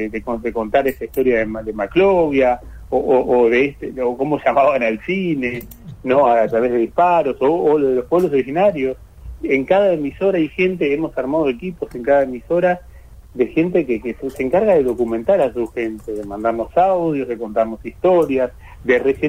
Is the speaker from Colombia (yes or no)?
no; Argentina; todo esto que somos las argentinas, que somos un conjunto de países culturales